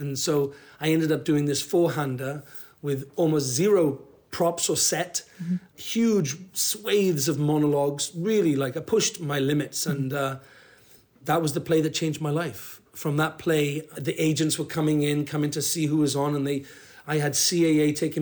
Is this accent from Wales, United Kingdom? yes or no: yes; Wales, United Kingdom; I said, I'm a Welsh actor, nudge, nudge. I'm 27.